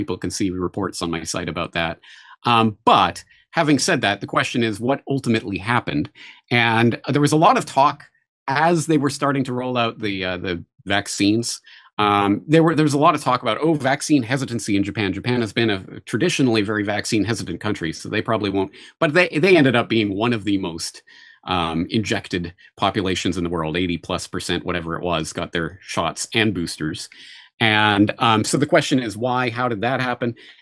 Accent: Calgary, Alberta, Canada; now in Studio City, United States; I'm from Calgary, where if you're eating sushi, there's something wrong with you.

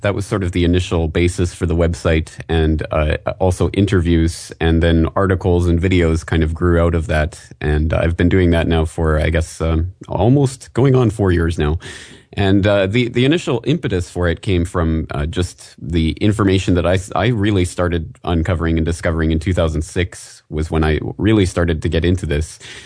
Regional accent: Canada; Obviously, as a Canadian and someone who's grown up in that political climate, that's what I know best and feel best situated to talk about.

